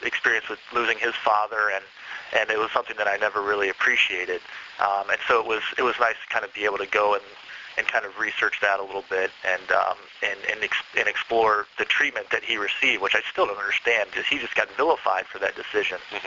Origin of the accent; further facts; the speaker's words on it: Ohio, United States; I'm from Northeastern Ohio, and the Cavs had just lost to the Orlando Magic.